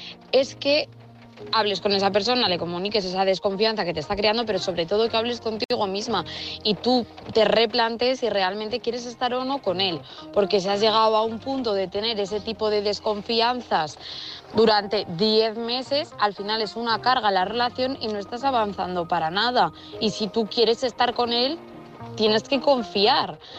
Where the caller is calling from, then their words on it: Burgos, Castile and León, Spain; de Burgos y estoy aquí escuchando tu historia